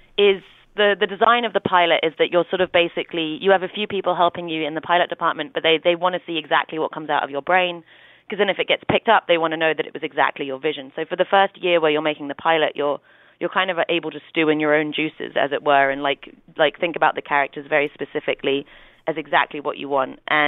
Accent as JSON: {"language": "English", "region": "London", "country": "United Kingdom", "said": "it's on par with what it felt like to be in New York as a Londoner"}